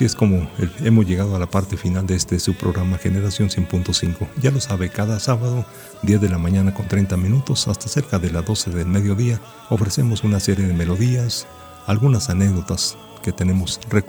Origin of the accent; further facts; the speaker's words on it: Meoqui, Chihuahua, Mexico; Un saludo, como siempre, a mi pueblito Meoqui, Chihuahua.